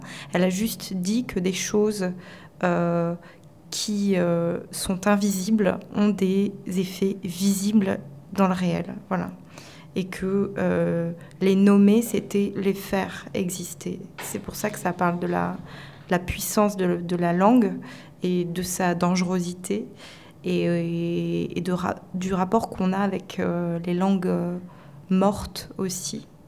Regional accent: Hauts-de-France, France; comme je viens du Nord

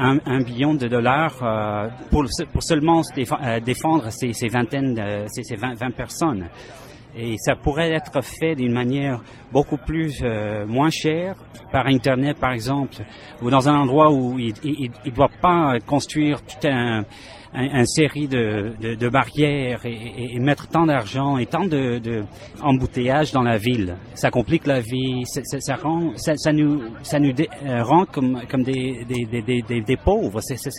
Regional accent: Toronto, Ontario, Canada; also born or lived in Montreal; j'habite à Toronto, je suis né à Montréal, mais en fait, je vis ici depuis presque toute ma vie.

